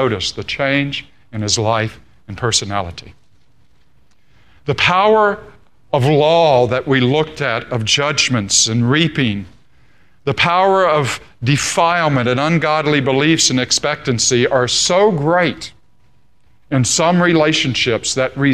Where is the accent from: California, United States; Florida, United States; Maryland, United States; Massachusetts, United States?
Florida, United States; Daytona Beach; I think of it growing up in Daytona Beach, Florida, where hurricanes would come nearby or come through every now and then.